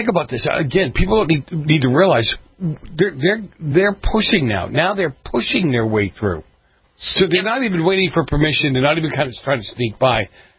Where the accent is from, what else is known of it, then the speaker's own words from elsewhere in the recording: Boston, Massachusetts, United States; accent: Boston; Yeah, when he found out I was from Boston, then he tried to make fun of my Boston accent.